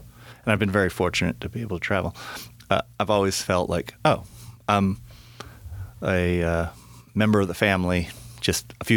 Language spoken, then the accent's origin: English; Arlington, Virginia, United States; born there; moved away; So I was born in Arlington and got baptized there.